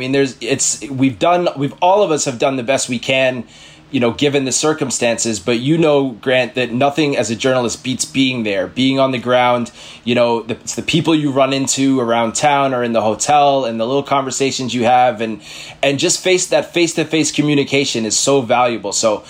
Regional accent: New York City, New York, United States; I grew up in New York City, and, you know, here I am in the biggest city in the United States

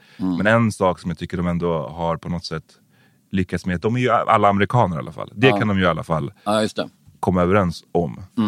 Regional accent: Sweden; born there; Men alltså jag då som är född här har en större erfarenhet av att ses på som en invandrare.

